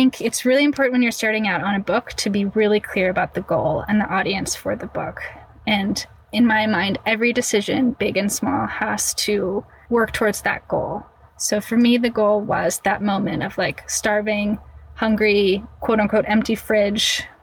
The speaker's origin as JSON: {"language": "English", "region": "California", "country": "United States", "tie": "born or raised there", "said": "I grew up in California. Like, I totally understand the farm to table."}